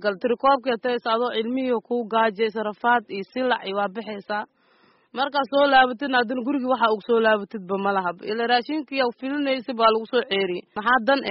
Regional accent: Mogadishu, Banaadir, Somalia; aniga muqdisho ka imaaday

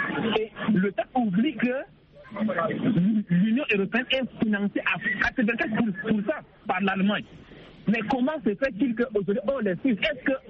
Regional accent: Chad; now in Cameroon; je suis tchadien, mais je suis au Cameroun.

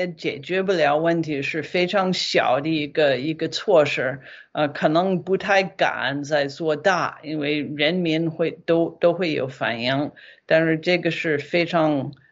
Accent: United States; Chinese is a second language; now in China; 我作为一个美国人，可能是一到美国，因为我觉得在中国 确实大不了要回美国一趟啊

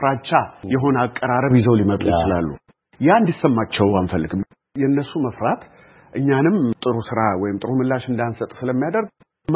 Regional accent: Harar, Harari Region, Ethiopia; እንግዲህ እኔ ተወልጄ ያደኩት ሀረር ነው።

